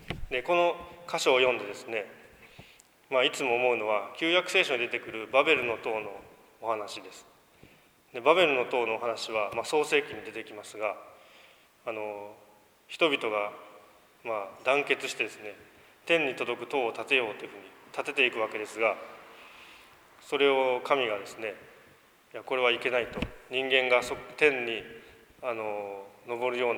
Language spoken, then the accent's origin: Japanese; Kansai, Japan; まあ、先生の関西弁を聞いているとですね、あ、なんか落ち着くなというふうに思うわけです。やっぱりふるさとの言葉だなというふうに思います。